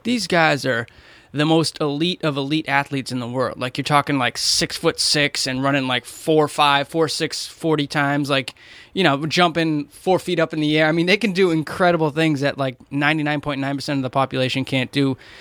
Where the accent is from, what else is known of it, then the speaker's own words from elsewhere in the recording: Boston, Massachusetts, United States; I'm from Boston.